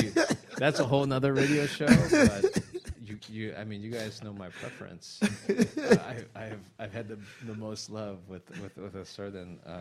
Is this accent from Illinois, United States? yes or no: yes; Normal, Illinois, United States; I said to him that I grew up in Normal, Illinois, which is a farm community, and then this is like the 70s and 80s